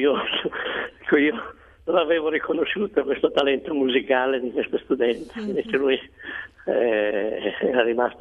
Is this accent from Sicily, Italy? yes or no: no; Bologna, Emilia-Romagna, Italy; Comunque io lo conosco fin da ragazzo perché sono bolognese